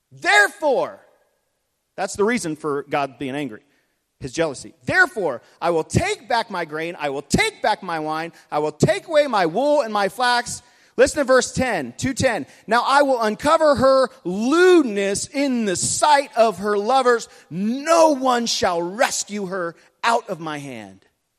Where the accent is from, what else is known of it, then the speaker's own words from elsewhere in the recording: the South, United States; I was going to like get on you because I'm from the South.